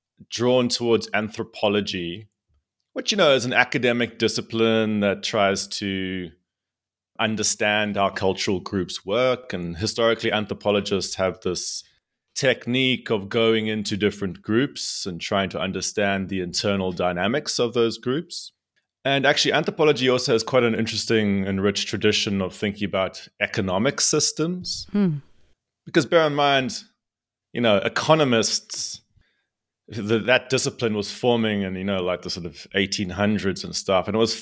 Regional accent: South Africa; I'm from South Africa. So I grew up the tail end of apartheid in South Africa. So, you know, in a sort of fascist police state, essentially.

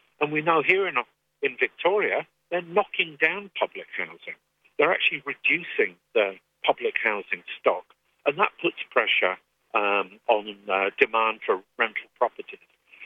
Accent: England, United Kingdom; accent: English; now in Australia; Because I don't have an Australian accent, I've got an English accent.

